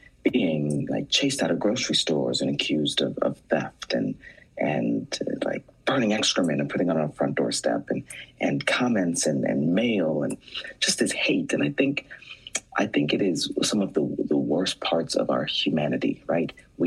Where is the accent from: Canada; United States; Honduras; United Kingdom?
United States; Ohio; I felt this hate from the community in which I grew up in Ohio.